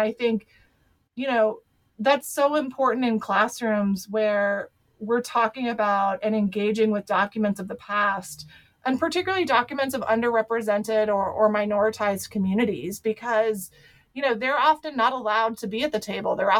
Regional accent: Ohio, United States; You know, I was raised in Ohio. My father was military. My mom was a nurse who never went to college.

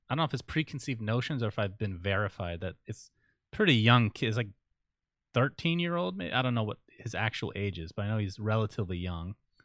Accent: Saudi Arabia; I mean, I was born in Saudi Arabia, Sindarin. I know what it can be like over there. It definitely has its challenges. It was kind of scary for me growing up to some degree

